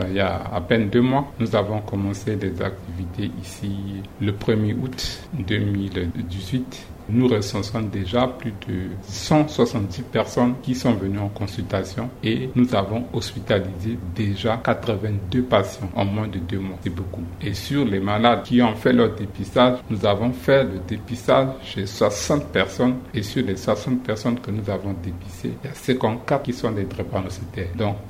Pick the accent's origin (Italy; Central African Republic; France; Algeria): Central African Republic